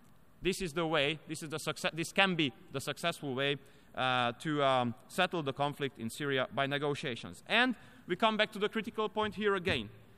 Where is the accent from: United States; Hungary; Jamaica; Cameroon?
Hungary; And I'm coming from Hungary, a Christian country.